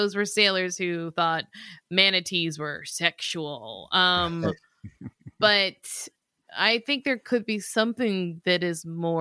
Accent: the South, United States; Yes, that's my friend. We're from the South.

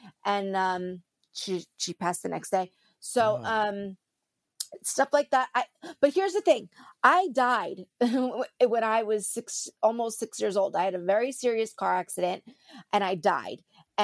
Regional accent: New Jersey, United States; I am from New Jersey.

